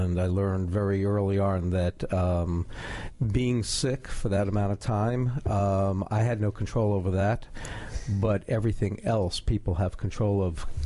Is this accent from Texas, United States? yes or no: no; Brooklyn, New York, United States; Brooklyn, New York.